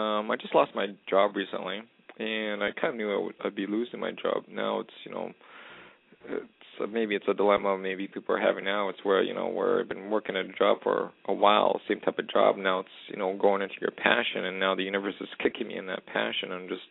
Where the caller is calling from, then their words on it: Canada; I'm calling from Canada, not the Jay down south.